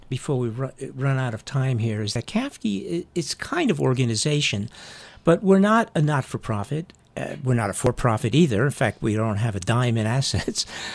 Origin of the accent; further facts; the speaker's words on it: New York, United States; also born or lived in Humboldt County, United States; I'm a New York Jew.